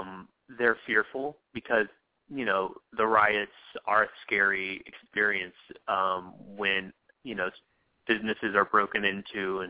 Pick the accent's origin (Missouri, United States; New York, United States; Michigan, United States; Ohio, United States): Missouri, United States; Spanish Lake; And to see it in my hometown and to know that it was so closely tied to the release of my film